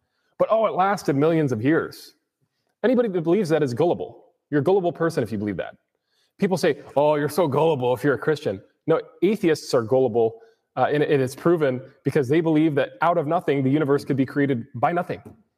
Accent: Grand Rapids, Michigan, United States; This is my family. We are from Grand Rapids, Michigan.

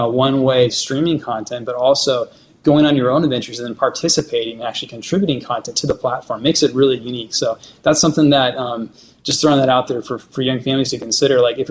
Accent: Indonesia; When we grew up in Indonesia, everybody had a machete, and that was one of their main tools.

